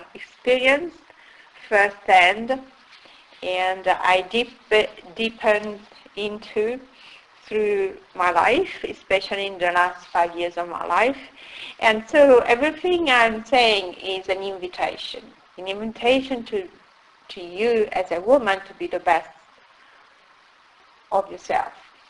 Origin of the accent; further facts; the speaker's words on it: Turin, Piedmont, Italy; English is a second language; I'm originally from Italy, from the north of Italy, precisely from Turin.